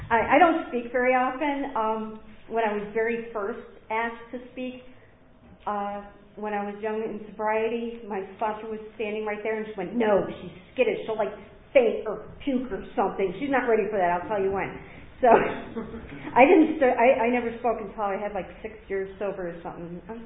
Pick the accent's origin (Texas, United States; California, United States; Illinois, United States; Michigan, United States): Illinois, United States; Chicago; born there; All right, so I was born in the Chicago area.